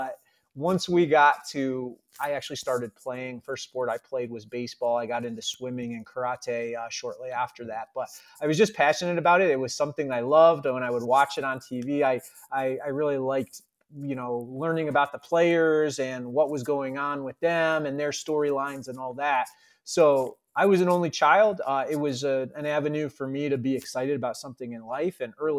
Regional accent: Syracuse, New York, United States; I grew up in the Syracuse, New York area.

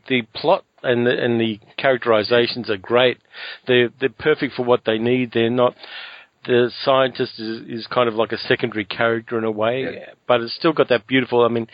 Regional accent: Sydney, New South Wales, Australia; I grew up in Sydney. In fact, I'm going back there over Easter.

